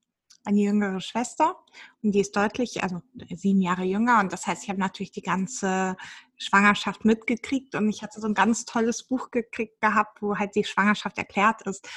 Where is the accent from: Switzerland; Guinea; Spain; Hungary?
Hungary; also ich bin in Ungarn aufgewachsen und dementsprechend suche ich das jetzt noch.